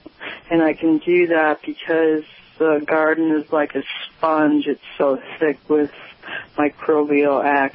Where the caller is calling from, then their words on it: Keosauqua, Iowa, United States; I'm calling from Keosauqua, Iowa. It's a very rural community in southeast Iowa.